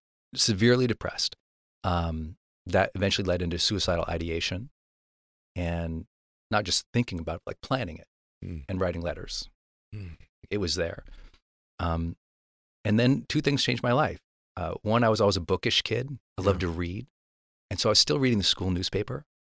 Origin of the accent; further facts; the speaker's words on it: Montana, United States; And I'm from Montana. I didn't know where that was.